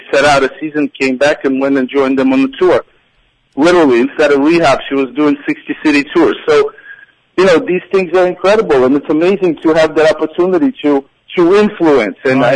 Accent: Brooklyn, New York, United States; Listen, I grew up playing ball in Brooklyn.

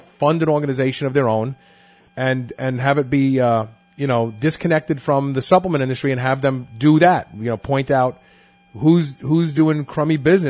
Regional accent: Louisville, Kentucky, United States; Lives in my hometown of Louisville, which I'm right now have been run out of town, but hoping that I can move back there someday.

